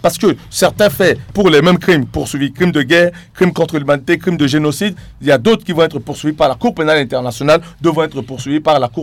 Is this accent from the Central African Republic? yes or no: yes; Central African Republic; Aujourd'hui, en tant que centrafricain, je ne peux pas dire que non, nous devons nous retirer de la CPI à cause de ça.